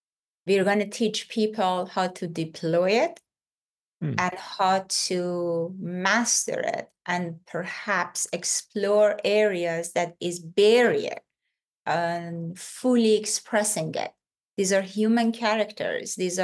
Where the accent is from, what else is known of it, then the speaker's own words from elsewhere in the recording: Iran; moved away as an adult; I'm originally from Iran, born and raised in Iran, did my medical school in Iran, and about 25 years ago, I left and I came and started my journey outside Iran.